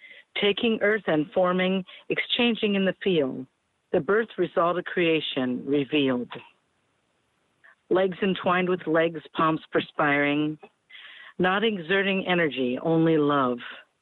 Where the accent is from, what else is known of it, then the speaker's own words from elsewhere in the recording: Fort Wayne, Indiana, United States; I'm from Fort Wayne, Indiana, and we're having our poetry convention here, so we're happy to have a couple Michiganders down here with us.